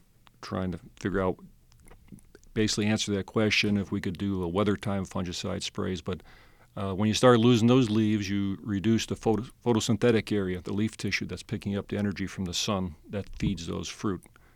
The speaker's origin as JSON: {"language": "English", "town": "Chicago", "region": "Illinois", "country": "United States", "lives_now": "Alabama, United States", "said": "Yeah, I'm from Chicago originally. You probably can't tell by my accent"}